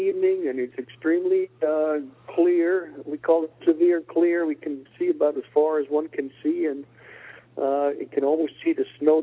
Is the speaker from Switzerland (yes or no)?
yes; Switzerland; English is a second language; Hearing me speak, you might realize that I have a bit of an accent, and that means I was born and raised in Switzerland.